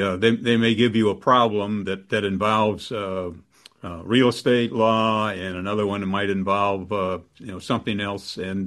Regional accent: Belvedere, United States; First job out of law school, and the only job was to come back to Belvedere.

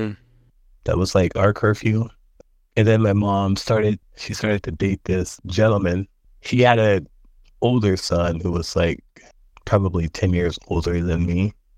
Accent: Oakland, California, United States; born there; I was born in Oakland, California, 1981, August 15th.

